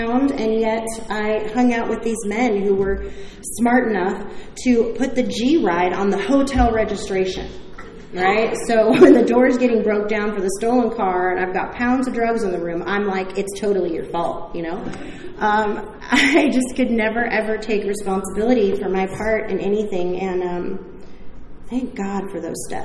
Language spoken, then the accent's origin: English; California, United States; I'm from Orange County, so just to disclose, the laws changed in Orange County